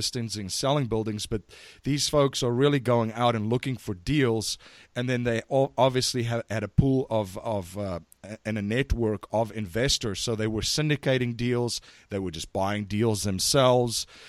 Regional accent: South Africa; moved away as an adult; now in United States; Originally from South Africa. So I came to the United States in 2001 with a backpack, a suitcase, $500, a sense of adventure, and a sense of humor.

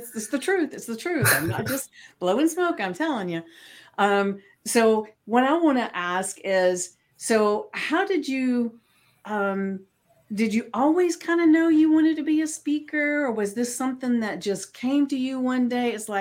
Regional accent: the South, United States; accent: Southern; You know, like I said before, you know, I'm from the South, so I can go all over the United States or in another country. And first thing they say is you're Southern

